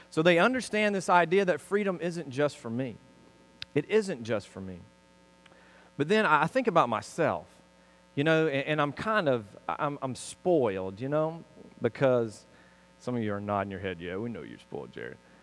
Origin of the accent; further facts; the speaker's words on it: Alabama, United States; I'm from Alabama. They give you whatever you want there.